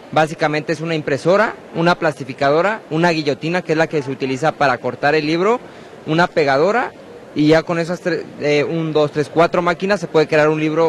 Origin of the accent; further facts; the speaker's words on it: Guadalajara, Jalisco, Mexico; Nosotros somos de Guadalajara, Jalisco, y llevamos 35 años haciendo esto.